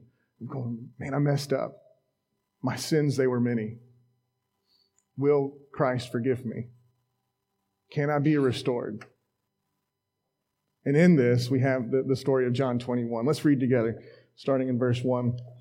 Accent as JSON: {"language": "English", "town": "Somerville", "region": "Massachusetts", "country": "United States", "tie": "born or raised there", "said": "I grew up here in Somerville, I never knew there was so many different ethnic groups and languages spoken right here."}